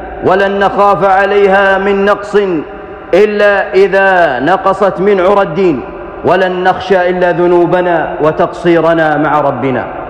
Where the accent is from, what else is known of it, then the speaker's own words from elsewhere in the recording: Saudi Arabia; إن بلادنا المملكة العربية السعودية